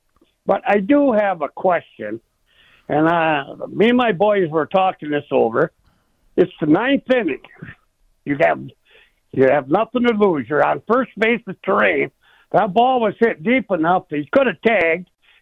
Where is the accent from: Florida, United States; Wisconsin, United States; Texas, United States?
Wisconsin, United States; New Lisbon; Yeah, I was raised in New Lisbon. My dad is a postmaster in New Lisbon, and I have cousins in Mauston.